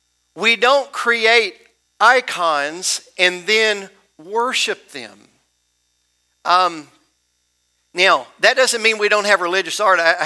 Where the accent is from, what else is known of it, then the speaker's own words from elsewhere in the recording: Tennessee, United States; I know when the church that I grew up in Tennessee, when at the back of the wall of the baptistry, we had religious art there.